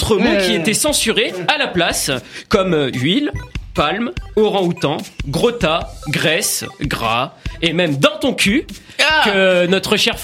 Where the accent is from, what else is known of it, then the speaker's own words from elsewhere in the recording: France; Tiens, par exemple, chez nous, en France